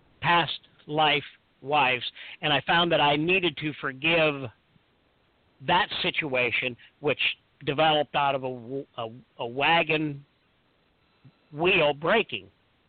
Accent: Orlando, Florida, United States; also born or lived in Sedona; I'm from the Orlando area, but I lived in Sedona for about 3 years recently.

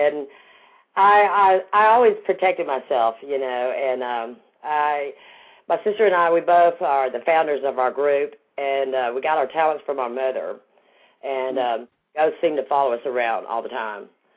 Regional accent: Hendersonville, Tennessee, United States; Yeah, well, I'm from Hendersonville, Tennessee. It's outside of Nashville.

